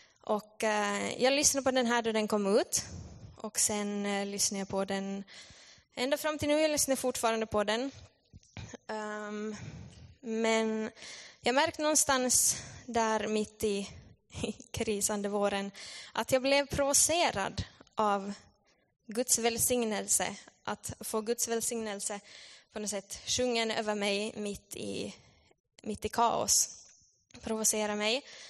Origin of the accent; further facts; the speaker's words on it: Petalax, Ostrobothnia, Finland; now in Vaasa, Finland; Jag är från Petalax, men jag bor i Vasa.